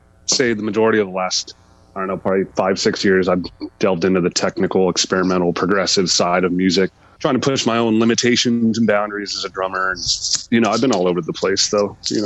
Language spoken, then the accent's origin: English; California, United States; moved away as an adult; I'm from California. I moved here about 4 years ago.